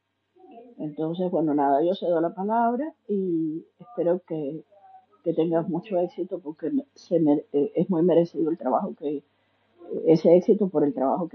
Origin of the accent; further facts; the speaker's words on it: Havana, Cuba; yo conozco muy bien La Habana, porque la estudié bastante bien, no solo porque soy habanera